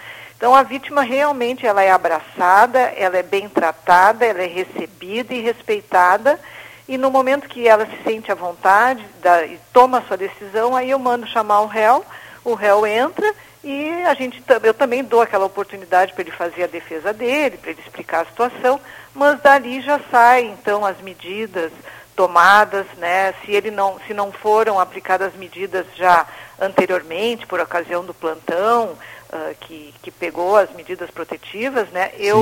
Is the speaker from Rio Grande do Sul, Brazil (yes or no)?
yes; Rio Grande do Sul, Brazil; now in Bento Gonçalves, Brazil; Eu percebi uma diferença muito grande da fronteira oeste, de onde eu vim, para cá, para essa região aqui de Bento Gonçalves